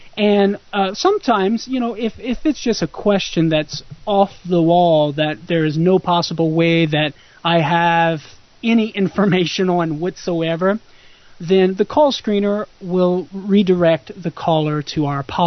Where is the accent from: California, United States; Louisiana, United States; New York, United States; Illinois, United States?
Louisiana, United States; I didn't read an entire book in my entire life growing up in Louisiana until I started studying theology, because I was in the bars from 13 years on playing Cajun music in the nightclubs and the bars.